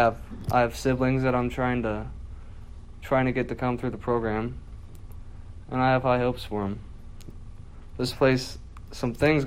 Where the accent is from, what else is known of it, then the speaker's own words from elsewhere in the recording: Ohio, United States; now in Naples, United States; I'm from Jackson County, Ohio. I came here specifically for recovery and a free ticket to Florida. It was an amazing idea. Jackson's a very small town. I grew up there.